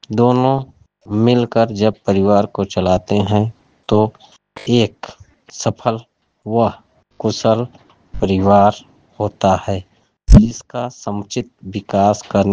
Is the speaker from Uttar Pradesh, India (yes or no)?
yes; Bhadohi, Uttar Pradesh, India; मैं औराई ब्लॉक भदोही से हूँ। मेरा पिन कोड नंबर 221301 है।